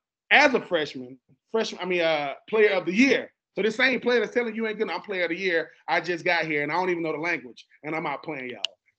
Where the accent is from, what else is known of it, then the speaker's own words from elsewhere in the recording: the South, United States; wait a minute, I'm from the South, so I'm gonna sound a certain way.